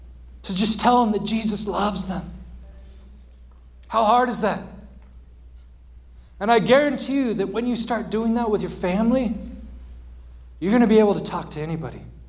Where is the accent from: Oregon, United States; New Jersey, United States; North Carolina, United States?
Oregon, United States; also born or lived in California; I grew up in Oregon. I only went to California for college and worked there for a little bit. Then I moved here in 2019, okay? So I'm not from California.